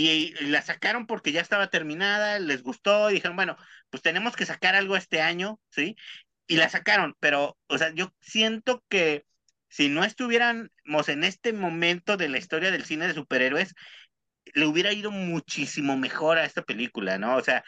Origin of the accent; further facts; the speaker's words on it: Mexico; yo me siento ofendido como mexicano.